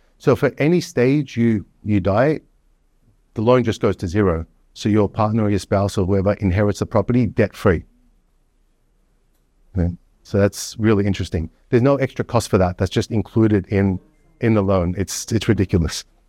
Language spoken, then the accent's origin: English; Australia; moved away as an adult; I'm an Australian.